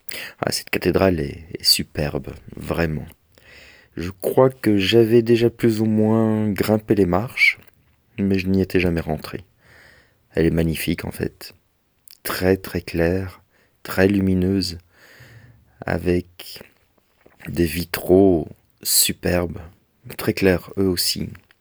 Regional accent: Brussels, Brussels-Capital Region, Belgium; Nous, on se sent belge. Nous, on est bruxellois, on est au centre.

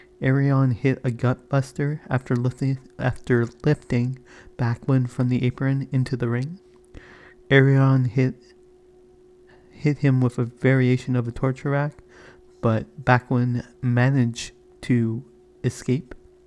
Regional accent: Canada; Wolfman was announced from the Canadian Yukon, and being Canadian, I found that really hilarious.

